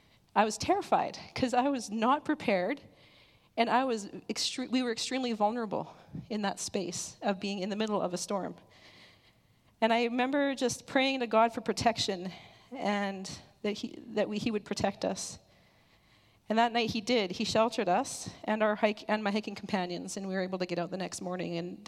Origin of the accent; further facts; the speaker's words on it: Medicine Hat, Alberta, Canada; I grew up in Medicine Hat area, and so we got some pretty wild storms down there.